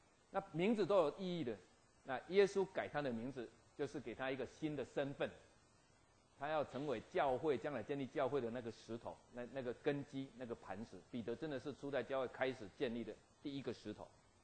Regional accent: Taiwan; 我是台湾人，所以我跟赵瑞牧师讲话是用台湾话

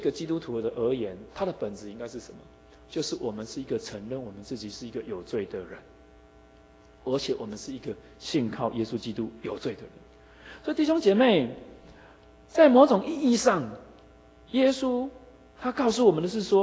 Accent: Keelung, Taiwan; 我小时候住在基隆

